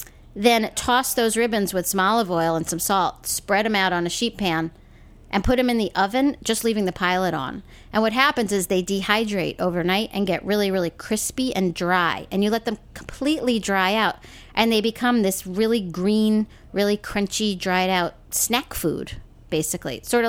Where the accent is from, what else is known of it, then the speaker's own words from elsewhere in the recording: New York, United States; Now, growing up in New York, I had never really eaten collard greens.